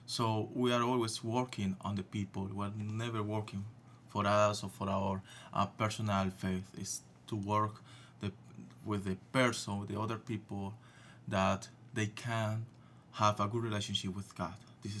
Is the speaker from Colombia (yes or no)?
yes; Colombia; Okay, I came from Colombia, South America